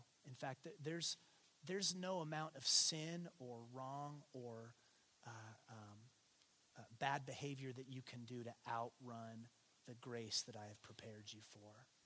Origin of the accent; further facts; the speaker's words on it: Payson, United States; Because I grew up in Payson, and we're pretty narrow in terms of our perspective.